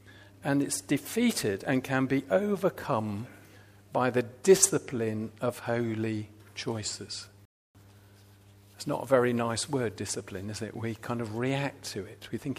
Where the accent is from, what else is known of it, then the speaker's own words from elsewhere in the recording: Sheffield, Yorkshire and the Humber, United Kingdom; now in Hertfordshire, United Kingdom; but it did give me some identity as a Yorkshire lad in Hertfordshire, you know, to say, I'm from Sheffield, you know.